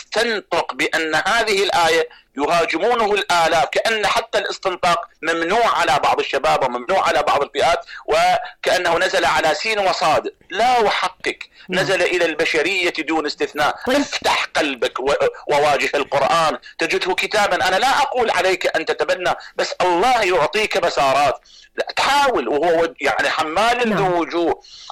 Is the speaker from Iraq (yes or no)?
yes; Iraq; احنا انا اتحدث يعني كعراقي